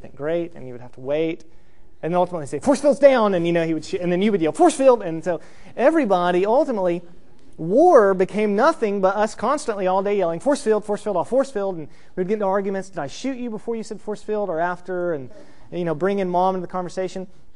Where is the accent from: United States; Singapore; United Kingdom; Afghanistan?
United States; Fancy Farm, Kentucky; But we grew up in Fancy Farm, Kentucky, and my mom soon became, in that neighborhood, the community babysitter.